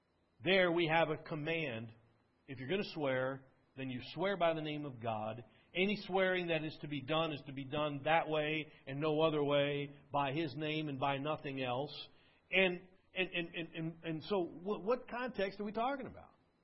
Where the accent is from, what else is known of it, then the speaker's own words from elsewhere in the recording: New Jersey, United States; I come from New Jersey, upstate New Jersey, Essex County, Bergen County, right across the Hudson River. You can see the New York City skyline from where I grew up as a kid.